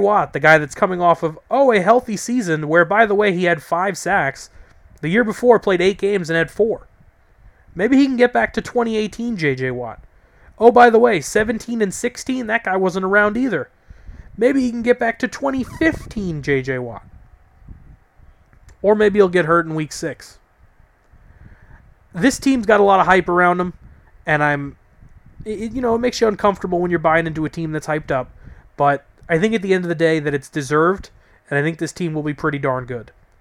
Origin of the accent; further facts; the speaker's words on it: New York, United States; Look, for me, I'm a New Yorker. That's the way we view things. Maybe in other states you guys view things differently.